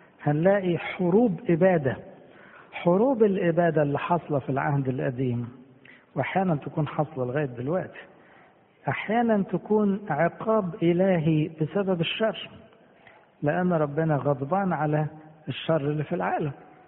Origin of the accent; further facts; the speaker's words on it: Egypt; واحنا كمصريين الحمد لله لما بنتكلم بكل ايدينا ورجلينا